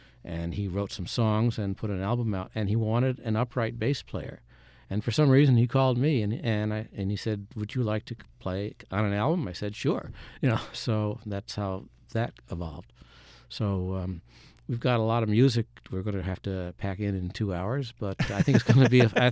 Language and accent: English; Connecticut, United States; I grew up in Connecticut, and, it's not exactly a bluegrass music state.